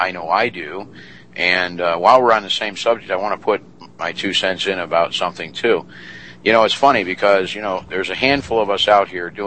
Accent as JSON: {"language": "English", "country": "United States", "said": "As an American, I believe what I do as an American. You know, I love my country."}